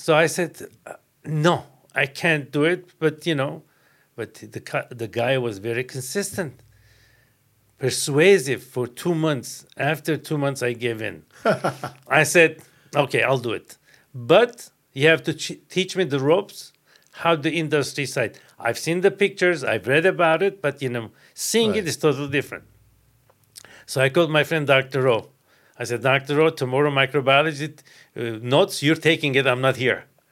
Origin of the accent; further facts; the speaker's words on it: Beirut, Beirut Governorate, Lebanon; English is a second language; also born or lived in Europe; now in California, United States; I was born in Lebanon, Beirut, and I went to Melkonian High School. Then I was in Europe for a while, back to Beirut. 1978, I landed in California